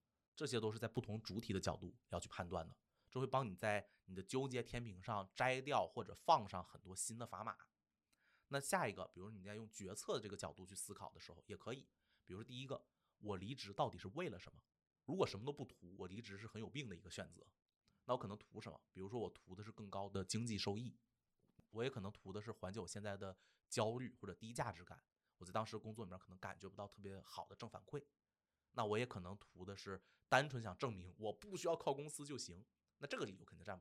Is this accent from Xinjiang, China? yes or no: no; Beijing, China; 我也是在北京长大的孩子，可以靠家里的一些补贴